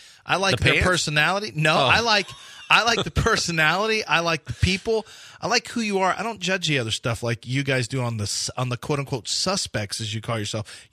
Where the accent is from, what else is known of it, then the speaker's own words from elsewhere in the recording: Richmond, Texas, United States; I didn't know even growing up in Richmond, Rosenberg.